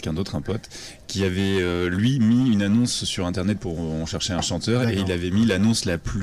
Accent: Provence-Alpes-Côte d'Azur, France; J'ai grandi dans les Basses-Alpes et mes parents étaient d'origine normande.

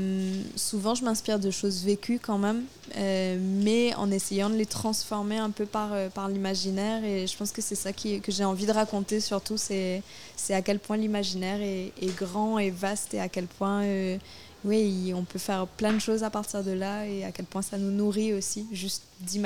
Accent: Mauritius; à l'île Maurice d'où je viens, on a la chance d'avoir plusieurs langues comme langue maternelle. Moi, ma langue maternelle, c'est le français, mais j'ai aussi grandi avec le créole mauricien et avec l'anglais.

